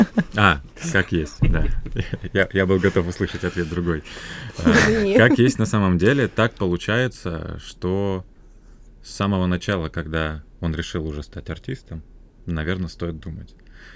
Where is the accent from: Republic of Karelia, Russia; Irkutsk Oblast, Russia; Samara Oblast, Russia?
Republic of Karelia, Russia; Petrozavodsk; Мы из Петрозаводска, Республика Карелия.